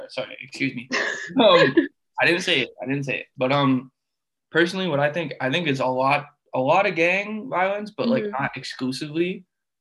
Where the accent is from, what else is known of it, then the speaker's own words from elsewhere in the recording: Toronto, Ontario, Canada; because I'm from Toronto.